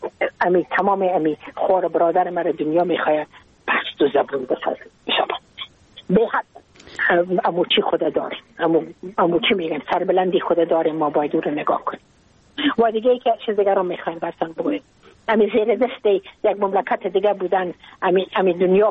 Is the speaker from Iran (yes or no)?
no; Afghanistan; من اگر افغان هستم، من مربوط افغانستان هستم